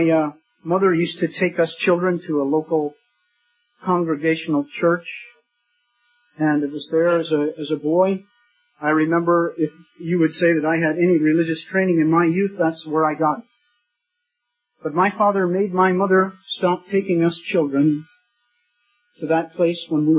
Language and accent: English; Wisconsin, United States; I grew up in the United States in the state of Wisconsin, not far from the Mississippi River. I grew up on a farm, a dairy farm.